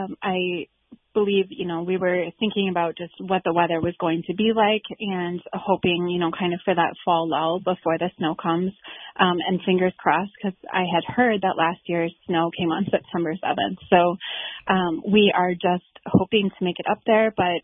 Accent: Wisconsin, United States; So I'm from Wisconsin, so this is all really quite new to me as well

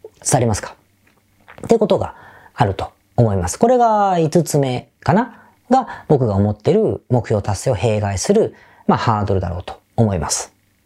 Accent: Osaka, Japan; 地元僕大阪なんですが、

